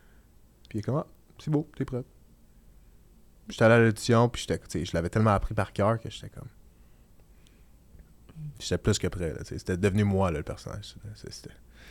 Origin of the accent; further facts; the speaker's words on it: Rigaud, Quebec, Canada; parce que moi, je viens de Rigaud.